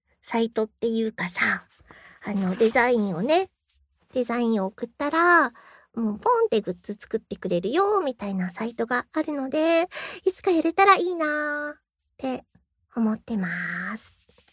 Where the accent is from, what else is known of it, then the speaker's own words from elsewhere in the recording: Hokkaido, Japan; まあ060って北海道なんですけど、まあ私の出身地だから060から始めてみました。